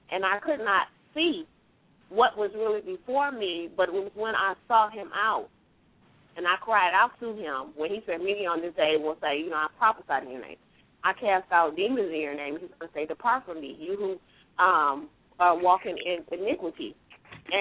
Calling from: Michigan, United States; I'm calling from Michigan.

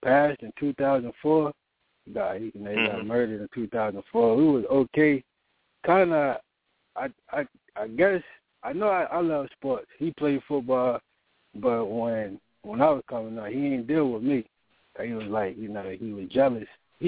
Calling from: North Carolina, United States; I'm in North Carolina right now.

